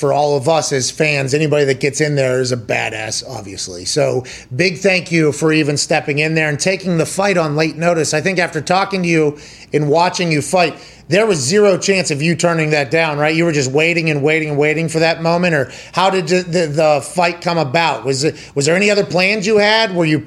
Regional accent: Milford, Massachusetts, United States; I'm from Milford, Massachusetts. All right, we say some terrible shit.

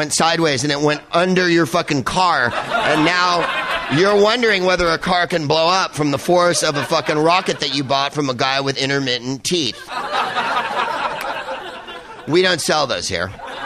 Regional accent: San Carlos, California, United States; I am from San Carlos, California. Land of the city of good living was our, that was the actual slogan.

